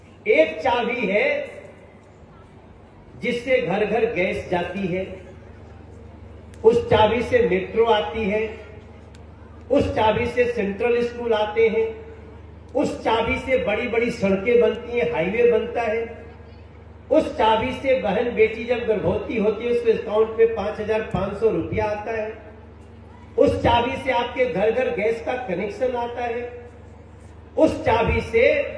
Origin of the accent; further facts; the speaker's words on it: Bihar, India; moved away; जब मैं बिहार से दिल्ली आया था रहने के लिए तो उत्तर पूर्वी दिल्ली क्षेत्र में ही रहा करता था। मुखर्जी नगर के पास एक जे कॉलोनी है नेहरू बिहार, मैं वहां रहा करता था।